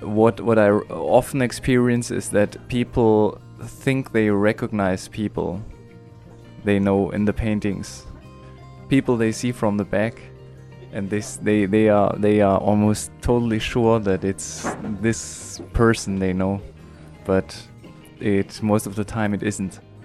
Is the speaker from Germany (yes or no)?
yes; Germany; now in Paris, France; I'm a painter from Germany. At the moment, I live in Paris.